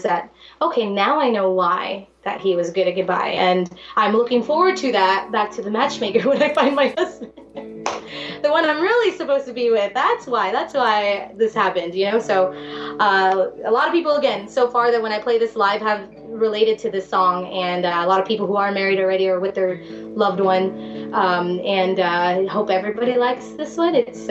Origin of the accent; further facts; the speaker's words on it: Texas, United States; I grew up here in South Texas where people love to dance, so my music is very danceable